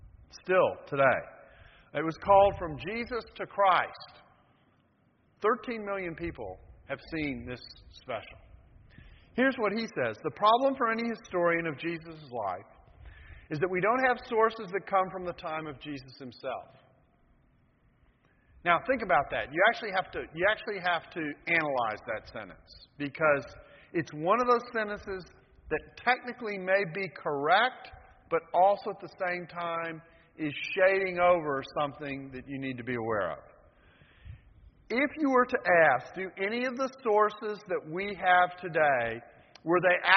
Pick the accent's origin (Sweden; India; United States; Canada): United States; Texas; I'm from Texas, so I've got to get a quotation from someone at Texas somewhere.